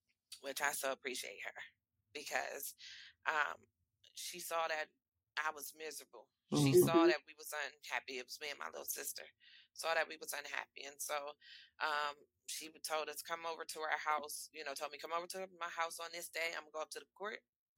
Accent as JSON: {"language": "English", "region": "Delaware", "country": "United States", "said": "He took me from my home state of Delaware to New Jersey."}